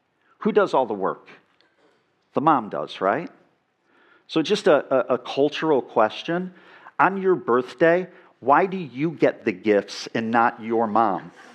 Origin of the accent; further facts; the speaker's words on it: Illinois, United States; now in Michigan, United States; where I grew up in Illinois, we'd be talking about tornadoes right now. In Michigan, where I live, we'd be talking wind chill.